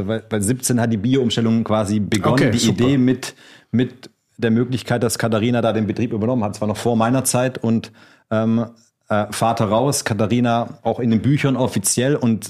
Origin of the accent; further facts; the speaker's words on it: Stuttgart, Baden-Württemberg, Germany; ich bin in Stuttgart geboren und bin dann vor 2 Jahren aufs Weingut gekommen.